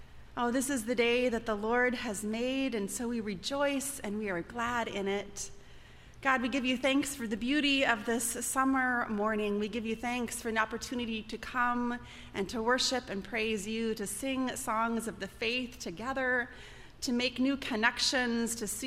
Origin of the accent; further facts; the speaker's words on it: Nebraska, United States; We took a journey to Nebraska, my home state, where I'm from, and had a chance to visit with family and see friends.